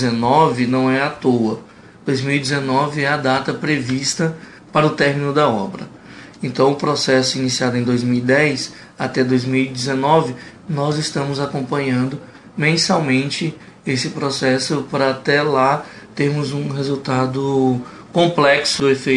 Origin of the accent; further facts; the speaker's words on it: Altamira, Pará, Brazil; no meu caso, que sou de Altamira, criado, jogando bola, convivendo com muitos que foram...